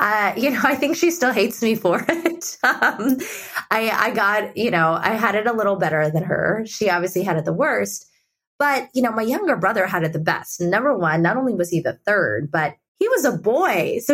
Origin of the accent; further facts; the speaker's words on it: India; especially growing up in India